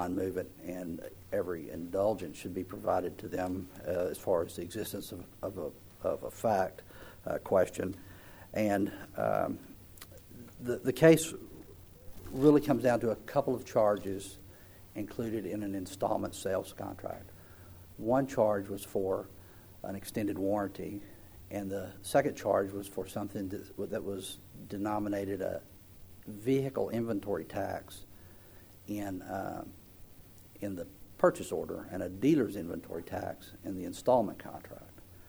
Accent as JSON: {"language": "English", "town": "Athens", "region": "Texas", "country": "United States", "said": "I'm an attorney from Athens, Texas"}